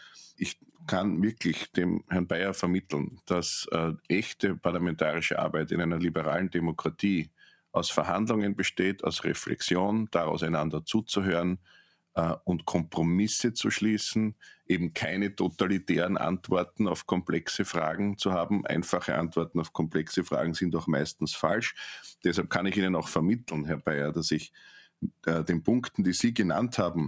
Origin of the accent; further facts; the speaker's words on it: Austria; Ich heiße es gut, auch als Österreicher, dass es diese Unterstützung der Landesverteidigung gibt.